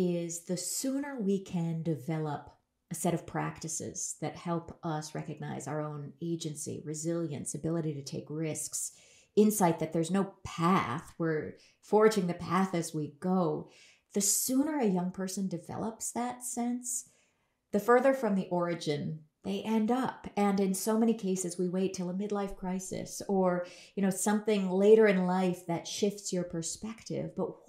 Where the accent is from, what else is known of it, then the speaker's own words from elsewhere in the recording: Berkeley, California, United States; I grew up in Berkeley, California